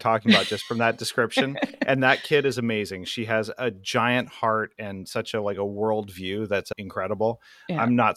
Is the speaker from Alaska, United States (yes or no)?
yes; Alaska, United States; now in Florida, United States; I grew up in Alaska and I live in Florida.